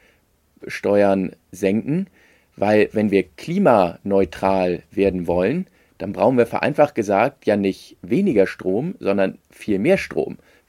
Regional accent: Hamburg, Germany; wenn ich das mal als Hamburger sagen kann

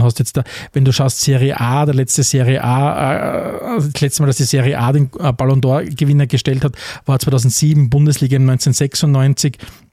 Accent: Austria; Also bei uns in Österreich, wie gesagt, wir lachen immer wieder drüber

